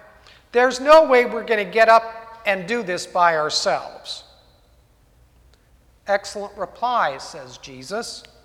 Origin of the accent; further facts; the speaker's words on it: San Jose, California, United States; when I grew up in the Santa Clara Valley in the 1960s and 1970s